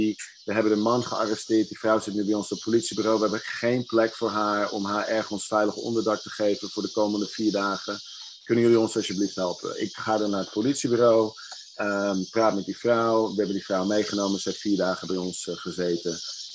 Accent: Amsterdam, North Holland, Netherlands; Ik ben opgegroeid in Amsterdam. Geboren in de buurt van het concertgebouw. En later verhuisd naar Osdorp. Osdorp is het is de randstad van Amsterdam.

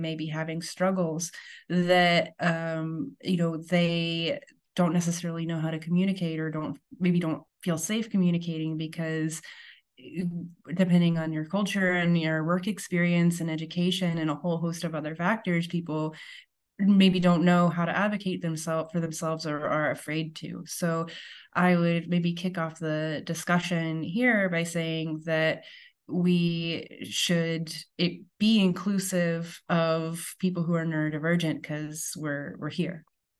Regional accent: Virginia, United States; also born or lived in Texas / Illinois / Rhode Island; now in Berlin, Germany; I live in Berlin, but I am from Virginia in the United States. But I've actually lived in Texas and Illinois and Rhode Island as well.

